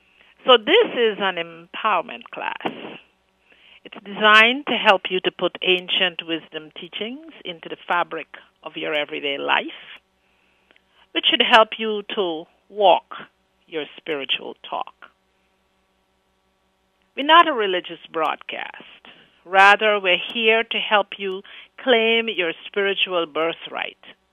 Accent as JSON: {"language": "English", "country": "Guyana", "tie": "born there", "said": "you'll know that I was born in Guyana, South America."}